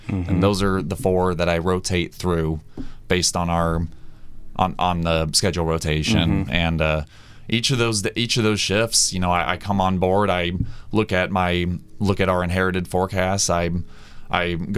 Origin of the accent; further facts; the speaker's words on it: Kansas City, Missouri, United States; I grew up around it in Kansas City, Missouri. Not quite in the Bullseye Tornado Alley, but certainly get our severe weather there.